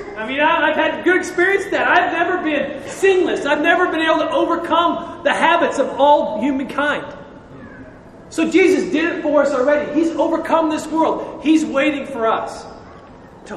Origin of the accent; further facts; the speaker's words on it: Kansas, United States; I grew up in Kansas. So two or three times a year, we would practice tornado drills in school.